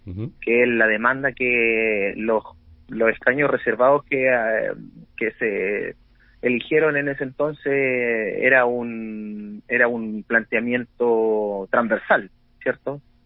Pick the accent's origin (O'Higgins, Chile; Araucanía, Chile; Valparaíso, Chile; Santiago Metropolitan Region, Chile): Araucanía, Chile; Purén; soy originario de Purén y en este momento me encuentro trabajando en Temuco como abogado